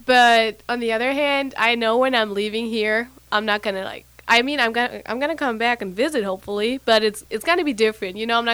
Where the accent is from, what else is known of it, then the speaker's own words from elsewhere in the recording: Germany; English is a second language; So, I feel like a lot of houses here only have like one level and a basement.